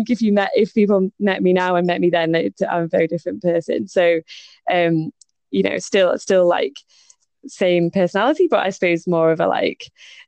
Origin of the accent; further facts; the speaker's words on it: Manchester, North West England, United Kingdom; growing up in Manchester, you do generally meet quite a lot of people who are very similar to you